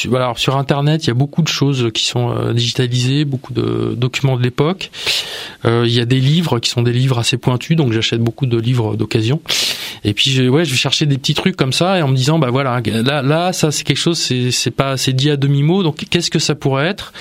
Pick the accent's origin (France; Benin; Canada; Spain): France; Rueil-Malmaison, Île-de-France; born there; Moi, je suis né à Rueil-Malmaison.